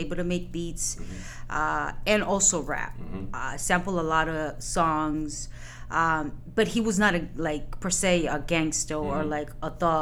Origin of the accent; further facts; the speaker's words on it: Boston, Massachusetts, United States; you know, I'm originally from Boston